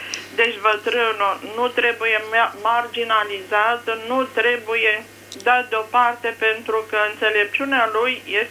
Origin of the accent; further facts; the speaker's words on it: Bucharest, Romania; din București.